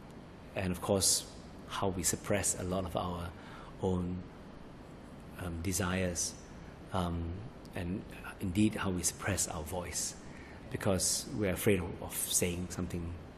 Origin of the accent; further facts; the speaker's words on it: Singapore; growing up in Singapore has always been rather oppressive